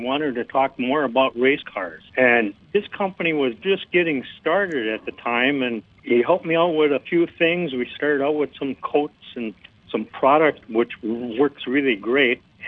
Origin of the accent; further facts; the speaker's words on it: Newport, Minnesota, United States; I grew up over in Newport, Minnesota